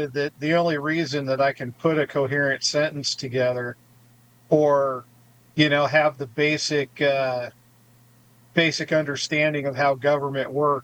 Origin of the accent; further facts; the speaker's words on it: Oregon, United States; I loved growing up in Oregon, you know, in the 70s and 80s